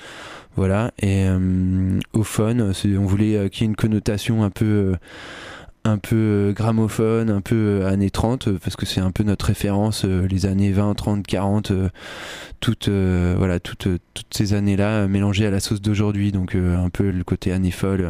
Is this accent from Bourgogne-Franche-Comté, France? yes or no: no; Saint-Lô, Normandy, France; j'ai grandi en Normandie, et du coup là-bas il y avait une salle de concert là où j'étais, c'était à Saint-Lô